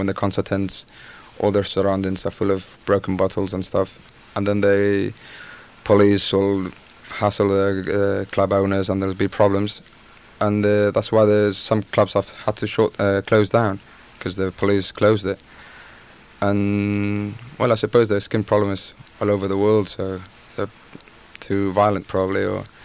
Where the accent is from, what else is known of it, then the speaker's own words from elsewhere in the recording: Madrid, Community of Madrid, Spain; English is a second language; And outside of Madrid, I'm from Madrid.